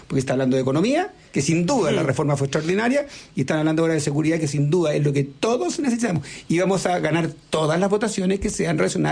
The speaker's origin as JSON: {"language": "Spanish", "country": "Chile", "said": "todos somos chilenos"}